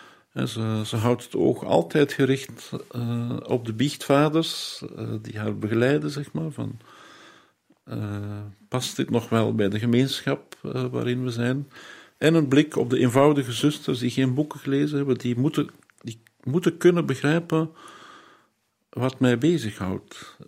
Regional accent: Flanders, Belgium; now in Nijmegen, Netherlands; Ja, al heel lang. Maar ik ben Vlaming, ja.

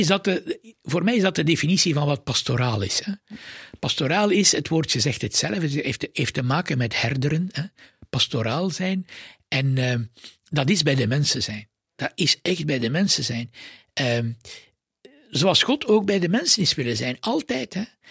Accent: Leuven, Flemish Brabant, Belgium; als geboren Leuvenaar moest ik naar het college in Leuven en moest ik naar het seminarie in Leuven. Ik mocht niet op kot gaan. Ik had de wereld niet ontdekt, want de wereld was Leuven.

